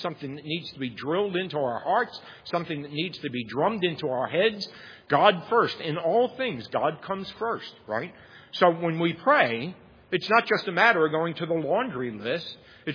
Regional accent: Bronx, New York, United States; I grew up in the Bronx

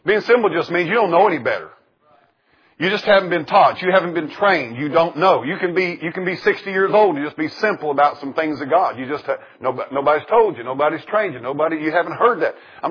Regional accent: United States; I'm an American, but this nation is full of fools.

